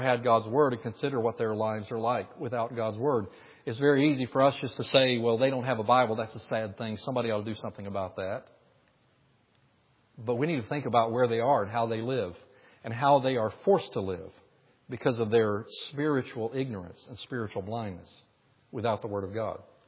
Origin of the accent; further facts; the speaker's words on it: Alabama, United States; born there; accent: hillbilly; my heart language is hillbilly English. I was born in Alabama, so I can revert back to that accent if you would like.